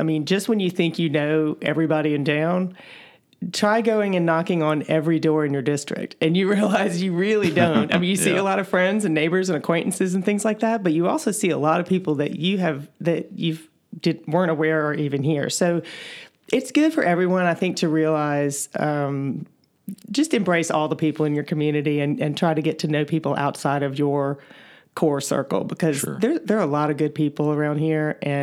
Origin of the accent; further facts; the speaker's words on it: Tupelo, Mississippi, United States; Well, I'm from Tupelo, birthplace